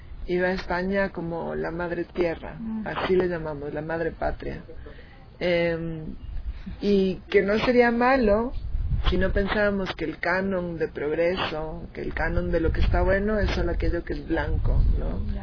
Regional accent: Ecuador; Ecuador es un país precioso, profundamente diverso. En mi país se hablan más de 25 distintos idiomas.

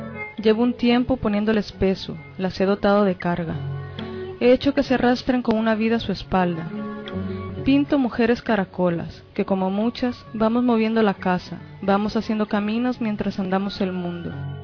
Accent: El Salvador; moved away; also born or lived in Costa Rica / Mexico; salí de El Salvador con lo de la guerra y estuve mucho tiempo en Costa Rica. De hecho, estuvimos 2 años en México, 10 años en Costa Rica y ya después ya regresamos a El Salvador.

